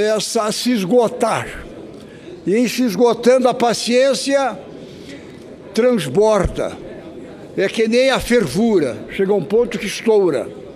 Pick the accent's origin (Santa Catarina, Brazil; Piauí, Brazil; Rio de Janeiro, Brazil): Santa Catarina, Brazil; Lá em Santa Catarina, para nós que somos da ilha, para nós que somos catarinenses, é algo que a todo instante, no dia a dia, é o tema que está na pauta.